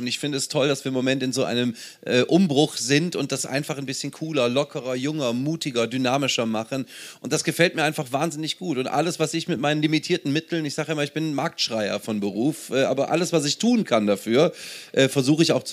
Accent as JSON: {"language": "German", "town": "Aachen", "region": "North Rhine-Westphalia", "country": "Germany", "said": "Ich komme ja aus Aachen"}